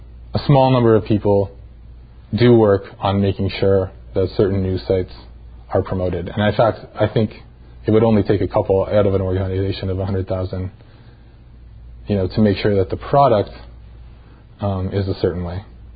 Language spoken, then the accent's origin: English; Canada; I grew up in Canada as a teenager in the 90s. It was a very free environment.